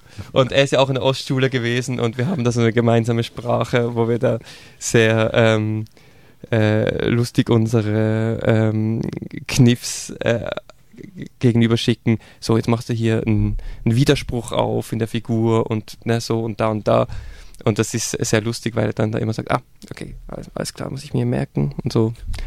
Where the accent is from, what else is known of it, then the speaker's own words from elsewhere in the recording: Switzerland; was natürlich als Schweizer Kompromisssucher und Ausdiskutierer beziehungsweise mal lieber Ruhenlasser dann ziemlich schwierig ist